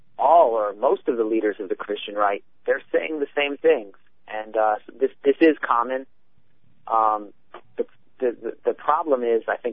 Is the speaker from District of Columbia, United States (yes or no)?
yes; Washington, District of Columbia, United States; Mostly in Washington, D.C.